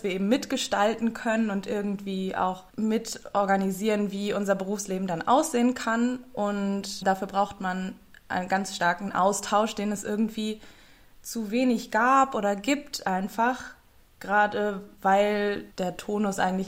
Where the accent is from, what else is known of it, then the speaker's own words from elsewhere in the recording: Berlin, Germany; Ich bin ja in Berlin aufgewachsen